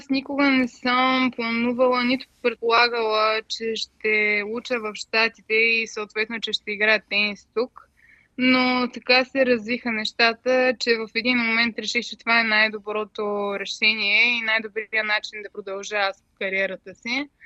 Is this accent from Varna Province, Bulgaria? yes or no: no; Stara Zagora, Stara Zagora Province, Bulgaria; now in United States; аз съм от Стара Загора